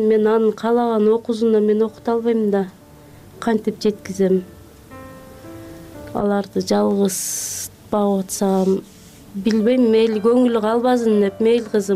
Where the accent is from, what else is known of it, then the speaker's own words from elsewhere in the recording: Terek-Suu, Jalal-Abad Region, Kyrgyzstan; born there; Токтогул районунун Терек суу айылында туулгам. 35 жаштамын.